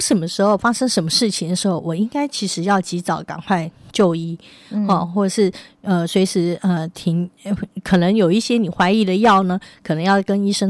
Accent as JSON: {"language": "Chinese", "country": "Taiwan", "said": "那这个基因坦白说在我们台湾人和东方人的话事实上是非常有意义的"}